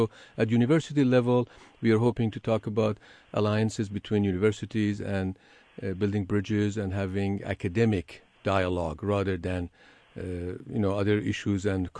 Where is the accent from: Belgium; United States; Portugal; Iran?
Iran; English is a second language; because I'm from Iran, I speak the languages